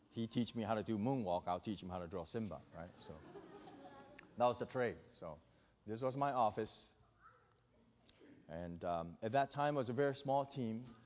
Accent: Florida, United States; So sometime when I was 19, I grew up in Florida. I go surfing.

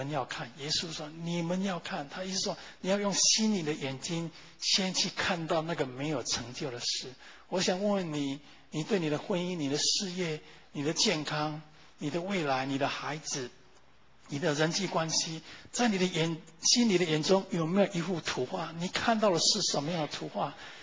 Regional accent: Taiwan; 我记得我小时候在台湾看那爱之船

